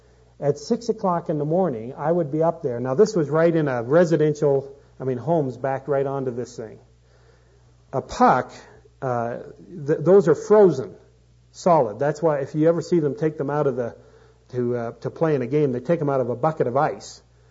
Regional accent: Canada; I grew up in Canada.

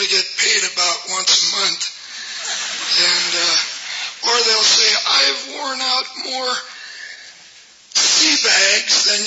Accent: Salem, Oregon, United States; visited my hometown in Salem, Oregon

